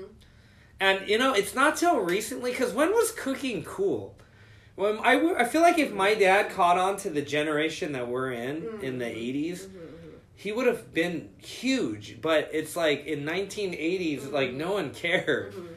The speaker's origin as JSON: {"language": "English", "region": "Colorado", "country": "United States", "said": "I'm from Colorado, originally, and my dad was a restaurant mogul."}